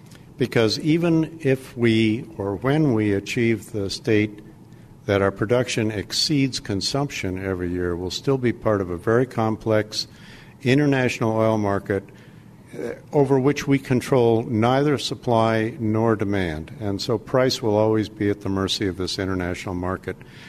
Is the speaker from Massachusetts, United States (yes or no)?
no; Pontiac, Michigan, United States; now in Washington, United States; I'm really pleased as a guy who was born in Pontiac and raised in early years in Michigan to say that Michigan